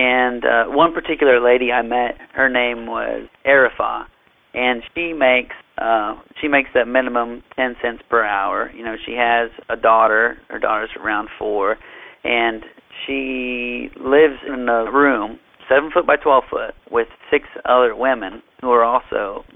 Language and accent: English; Ohio, United States; You know, I'm from Ohio, and we have long winters, so tropical paradises always sound nice.